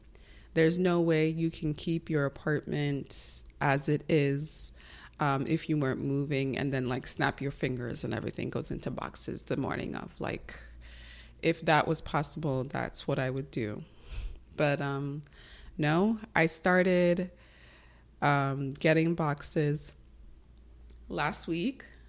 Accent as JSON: {"language": "English", "region": "New York", "country": "United States", "tie": "born or raised there", "moved": "as an adult", "said": "And I grew up in New York, so it's not really moving to a new place. It's less about moving to a new place and more so about returning home."}